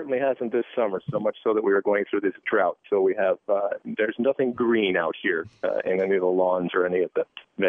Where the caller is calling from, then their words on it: California, United States; I come to you from Southern California where it is hot and dry and arid